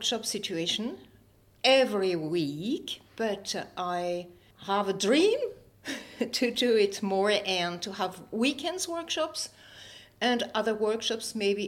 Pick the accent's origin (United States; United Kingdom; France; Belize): France; English is a second language; Though that's mean that as French people we are meeting English people, and as English people we are meeting French people, and we try to speak the other language.